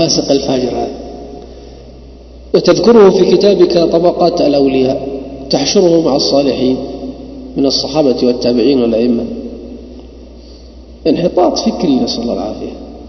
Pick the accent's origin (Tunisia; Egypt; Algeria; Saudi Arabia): Saudi Arabia; Yanbu, Medina Province; حتى عندنا في ينبع كانوا إلى عهد قريب من 40 سنة أو 30 سنة